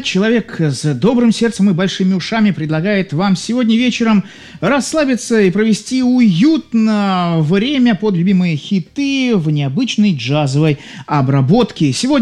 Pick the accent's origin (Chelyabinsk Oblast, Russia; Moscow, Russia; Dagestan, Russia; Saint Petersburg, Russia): Saint Petersburg, Russia; вас как? Я из Санкт-Петербурга